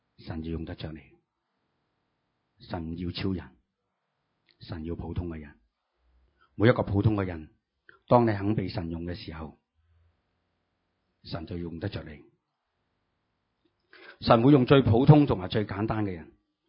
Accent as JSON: {"language": "Cantonese", "country": "Hong Kong", "said": "我哋香港人成日都讲，系咪？"}